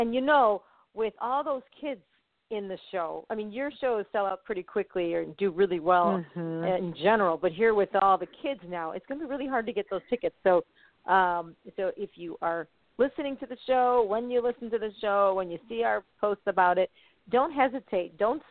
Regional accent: Chicago, Illinois, United States; I grew up in Chicago, where there's a lot of Polish people, so I'm used to pronouncing names like this.

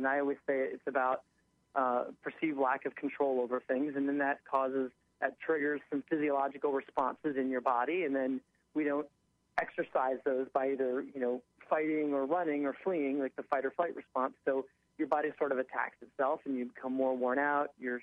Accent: Jersey City, New Jersey, United States; even though I'm not that far away because I'm from Jersey City

